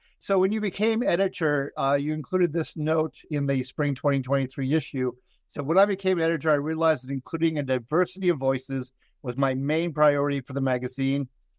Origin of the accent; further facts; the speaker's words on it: Northfield, Minnesota, United States; Now, I happen to mention to you that I grew up in Northfield, Minnesota.